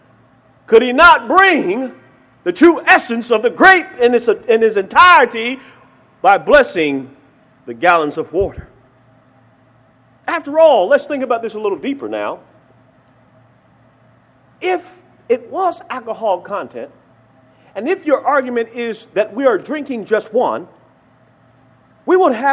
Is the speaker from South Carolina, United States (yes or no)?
yes; South Carolina, United States; I'm from South Carolina. I love meat. From the rooter to the tooter.